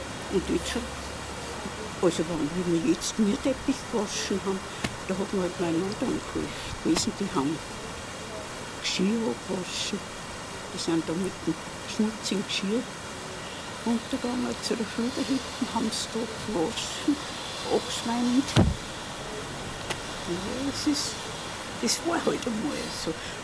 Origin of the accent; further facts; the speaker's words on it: Bad Ischl, Upper Austria, Austria; eine wohne seit fast 80 Jahren in Laufen. Bin hier also geboren in Bad Ischl und in dem Haus, da Laufen 15, waren wir jetzt seit den 65er Jahren.